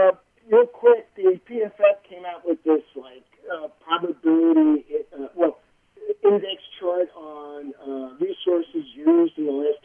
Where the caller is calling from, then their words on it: North Carolina, United States; from North Carolina.